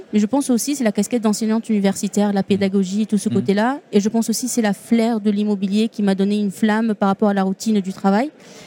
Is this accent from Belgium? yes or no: no; Tunisia; accent: Tunisian; now in Toulouse, France; je suis tunisienne d'origine. Du coup, cet accent, c'est tunisien, même si j'habite à Toulouse, mais c'est pas plutôt toulousain, cet accent.